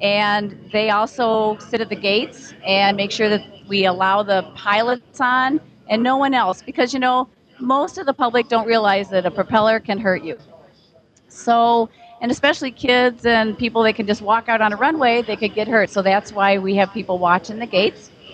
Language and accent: English; Essex, Illinois, United States; I'm from Essex, Illinois.